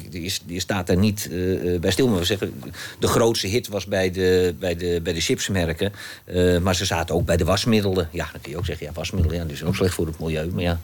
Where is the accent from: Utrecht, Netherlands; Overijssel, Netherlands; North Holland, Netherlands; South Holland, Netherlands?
North Holland, Netherlands; Amsterdam; born there; Wij wonen in een klein dorpje ten noorden van Amsterdam. Ik ben geboren in Amsterdam.